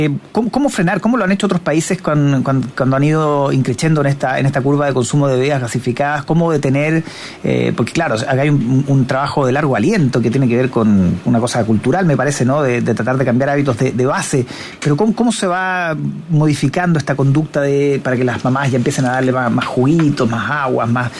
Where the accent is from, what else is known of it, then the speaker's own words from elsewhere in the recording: Chile; Casi 127 litros de bebidas gaseosas per cápita consumimos los chilenos.